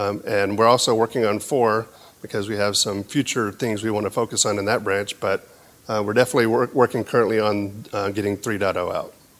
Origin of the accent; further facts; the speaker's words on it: Denver, Colorado, United States; I'm from Denver, Colorado.